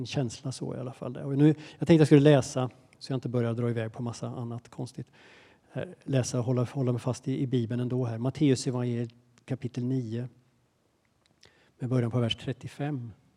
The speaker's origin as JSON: {"language": "Swedish", "town": "Vadstena", "region": "Östergötland", "country": "Sweden", "tie": "born or raised there", "said": "jag är från Vadstena från början. Bodde mina första 20 år där."}